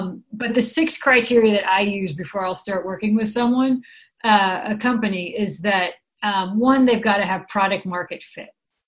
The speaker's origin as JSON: {"language": "English", "town": "San Francisco", "region": "California", "country": "United States", "said": "So originally I'm from San Francisco. This is not a Dutch accent."}